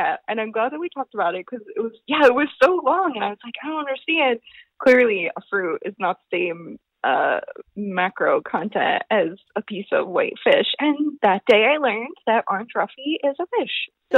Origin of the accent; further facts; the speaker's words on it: East Coast, United States; I'm from the East Coast and I have never seen orange roughy ever.